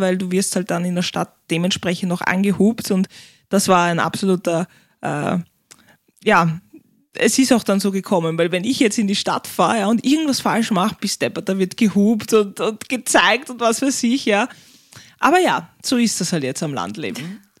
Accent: Vienna, Austria; Also wir sind beide Wiener Kinder. Du hast nur eine Zeit lang in Salzburg gewohnt oder in Steiermark, ja. Aber ich bin halt wirklich in Wien auch geboren und für mich war es eigentlich nie denkenswert, dass ich sage, ich ziehe aufs Land.

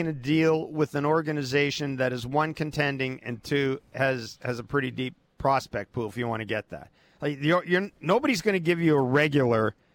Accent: Morden, Manitoba, Canada; which is 7 kilometers from my hometown, Morden, Manitoba.

